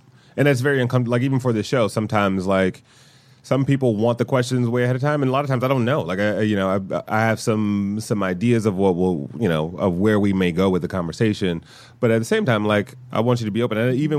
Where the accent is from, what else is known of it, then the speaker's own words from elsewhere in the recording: Detroit, Michigan, United States; I'm from Detroit, so